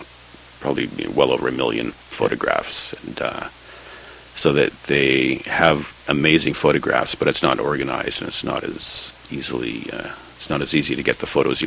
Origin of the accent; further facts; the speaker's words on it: Ontario, Canada; now in Vancouver, Canada; I grew up in Ontario, but I've been here for 20 years now, so I feel like a Vancouverite now.